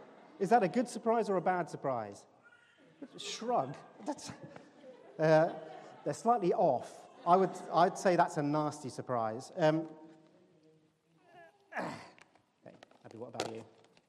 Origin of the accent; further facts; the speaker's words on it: Bristol, South West England, United Kingdom; born there; I was born on October the 18th, 1972, in Southmead Hospital in Bristol.